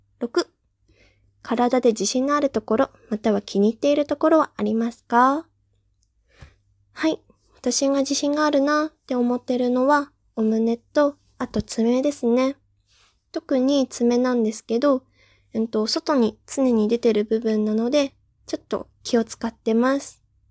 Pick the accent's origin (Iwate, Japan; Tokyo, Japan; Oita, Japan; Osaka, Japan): Iwate, Japan; 出身地はどこですか？はい。私の出身地は岩手県です。